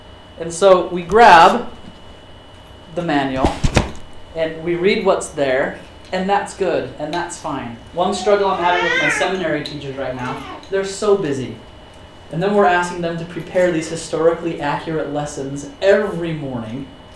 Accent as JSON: {"language": "English", "region": "Utah", "country": "United States", "tie": "born or raised there", "said": "maybe it's because I grew up in Utah"}